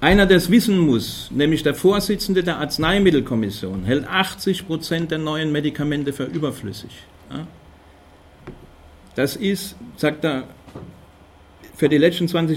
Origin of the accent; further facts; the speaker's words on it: Stuttgart, Baden-Württemberg, Germany; ich komme aus Stuttgart